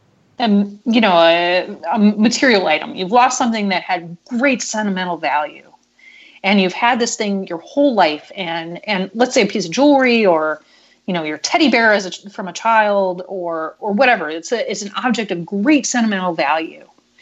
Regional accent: Cleveland, Ohio, United States; because from growing up in Cleveland, I've always known the Thinker to be exploded.

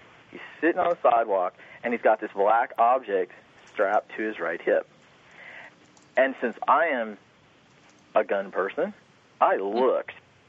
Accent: Los Angeles, California, United States; what I found is that I grew up in Los Angeles

